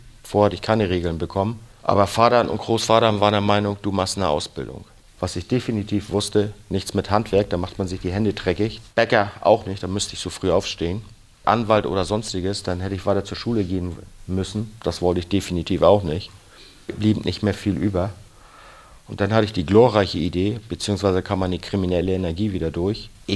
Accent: Hamburg, Germany; Ich bin groß geworden in Hamburg, Hamburg-St. Pauli. Wir hatten diverse Geschäfte auf dem Kiez.

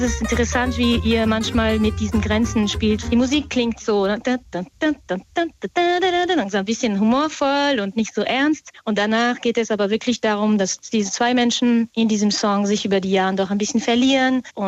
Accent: France; Ich komme aus Frankreich, mein Vater war aus den USA, deswegen bin ich bilingual aufgewachsen.

